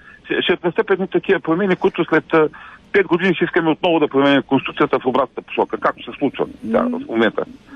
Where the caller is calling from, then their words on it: Turkey; съм от Турция.